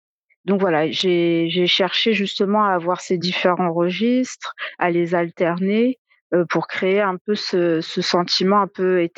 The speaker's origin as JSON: {"language": "French", "town": "Le Havre", "region": "Normandy", "country": "France", "lives_now": "Paris, France", "said": "moi, je suis originaire du Havre et donc j'ai eu une formation au Havre en droit. Et pour terminer ma formation et pour commencer à travailler, j'ai emménagé à Paris."}